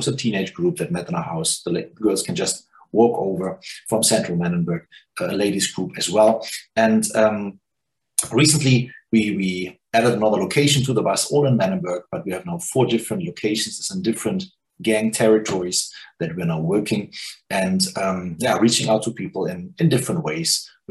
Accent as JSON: {"language": "English", "country": "Germany", "second_language": "English", "lives_now": "South Africa", "said": "I'm from Germany"}